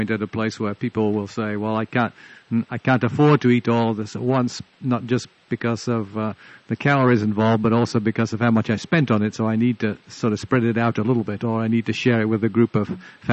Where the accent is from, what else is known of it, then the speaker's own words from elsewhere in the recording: England, United Kingdom; I grew up in England